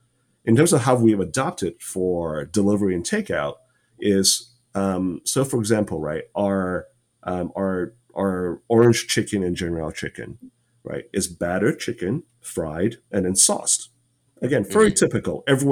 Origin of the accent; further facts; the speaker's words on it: Ohio, United States; I grew up in Ohio.